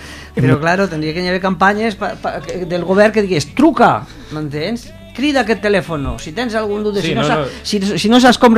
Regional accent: Saidí, Aragon, Spain; Estic en concret l'alcaldessa de Saidí, del meu poble

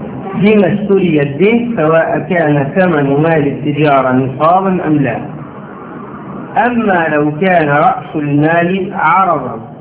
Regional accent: Egypt; ما هي نفس المشكلة عندنا في مصر.

